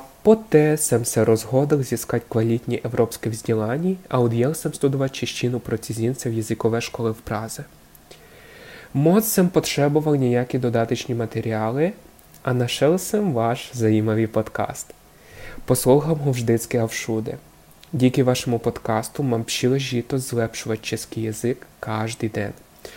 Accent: Ukraine; Czech is a second language; now in Prague, Czechia; a jsem z Ukrajiny. Je mi 21 let a teď bydlím v Praze, protože učím se tady český jazyk.

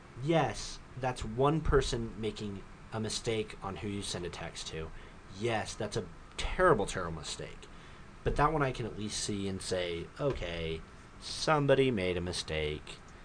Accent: Utah, United States; accent: Utah; Sorry, I pronounced it. It's my accent. Okay. It's the Utah accent.

